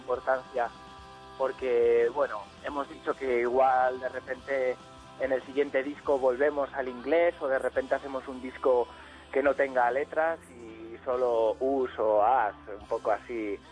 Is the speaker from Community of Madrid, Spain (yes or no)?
yes; Madrid, Community of Madrid, Spain; yo soy el único de Madrid, pero estamos ahora residiendo todos en Madrid.